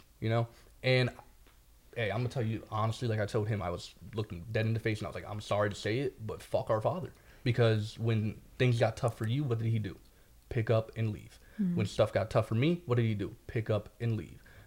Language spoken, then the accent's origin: English; Buffalo, New York, United States; No, I grew up actually in Buffalo, New York.